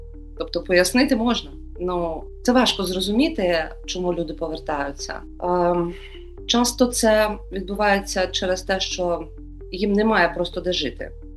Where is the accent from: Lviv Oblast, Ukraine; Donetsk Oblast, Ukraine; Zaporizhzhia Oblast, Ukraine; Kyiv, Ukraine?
Donetsk Oblast, Ukraine; Mariupol; про те, що я з Маріуполя